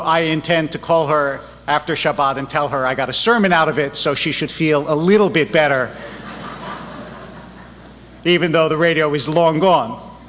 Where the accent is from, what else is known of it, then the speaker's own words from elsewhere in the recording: East Coast, United States; Because I grew up on the East Coast, we had basements.